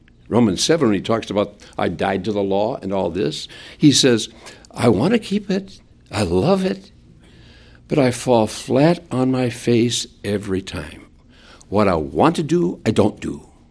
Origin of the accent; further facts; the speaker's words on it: Minnesota, United States; now in Texas, United States; I grew up in Minnesota.